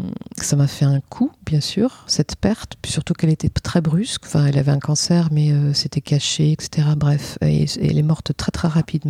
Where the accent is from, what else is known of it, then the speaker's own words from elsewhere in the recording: Nantes, Pays de la Loire, France; also born or lived in Paris; Non, c'est quand, à un moment, on est parti de Paris pour habiter à Nantes. Nantes, c'était la ville de mon enfance que j'avais bien fui pendant 20 ans.